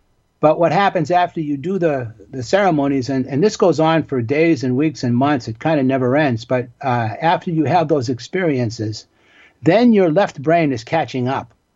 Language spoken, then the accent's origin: English; Boston, Massachusetts, United States; I grew up in Boston in the neighborhood of Dorchester. We like to brag … is from Dorchester.